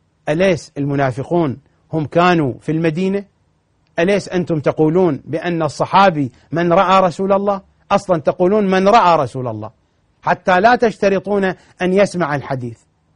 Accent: Iraq; accent: Iraqi; بالضبط في لهجتنا العراقية مثل ما واحد يخاطب الثاني يقول له دعتك

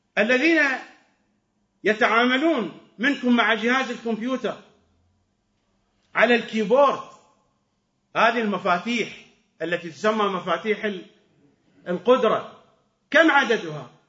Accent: Iraq; accent: Iraqi; نحن نقول درزن بلهجتنا العراقية

